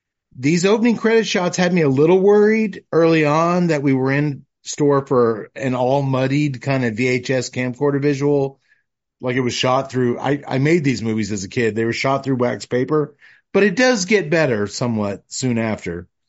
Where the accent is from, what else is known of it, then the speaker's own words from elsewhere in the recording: Texas, United States; Well, Tut, for me, it was, we grew up in Texas, home of the Texas Chainsaw Massacre